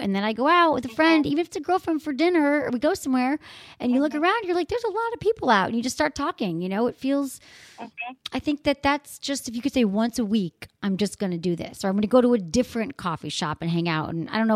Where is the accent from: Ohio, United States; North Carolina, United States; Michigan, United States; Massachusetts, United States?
Michigan, United States; She's 24 from Michigan, my home state, and she's ready to go solo.